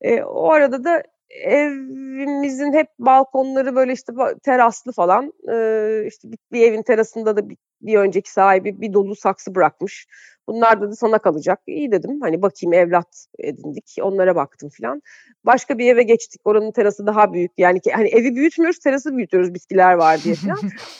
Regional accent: Avşa, Balıkesir, Turkey; Çocukluğum Avşa'da geçmiş, kum zambaklarının arasında.

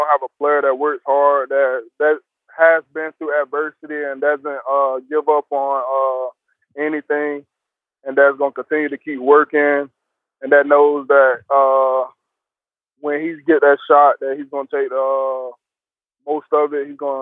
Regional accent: Florida, United States; Unique, because like you said, we have I'm from Florida. We have a bunch of people from different parts of the different parts.

